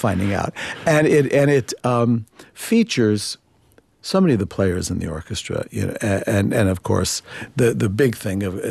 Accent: United States; because I'm an American musician, American trained

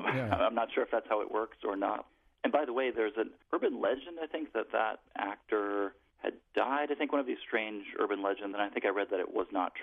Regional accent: Midwest, United States; You know, growing up in the Midwest, it's not the most surf-friendly area.

